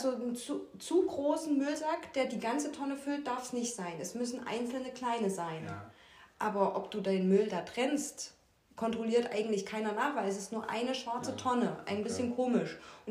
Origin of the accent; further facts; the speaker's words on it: Thuringia, Germany; ich komme aus Thüringen, ich komme nicht von hier.